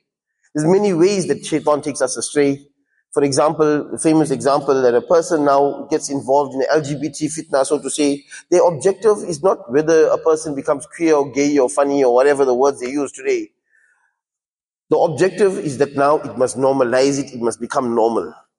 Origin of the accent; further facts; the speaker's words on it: Estcourt, KwaZulu-Natal, South Africa; I'm from Escort, not far from the Drakensberg